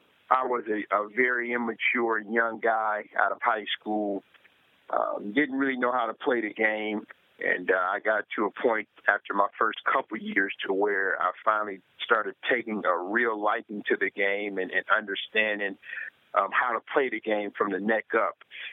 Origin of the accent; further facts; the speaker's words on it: Toledo, Ohio, United States; I think growing up in Toledo, Ohio, you were a Michigan fan because Michigan is only about 30 minutes from Toledo.